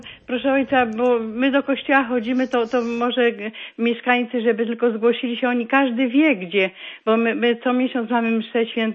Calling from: Jaworzno, Silesian Voivodeship, Poland; a ja jestem ze Szczakowej, z dzielnicy Jaworzna.

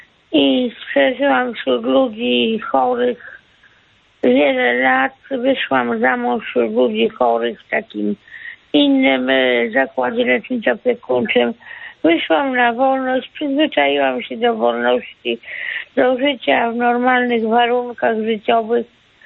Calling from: Kuyavian-Pomeranian Voivodeship, Poland; z Kujawsko-Pomorskiego, okolice Włocławka.

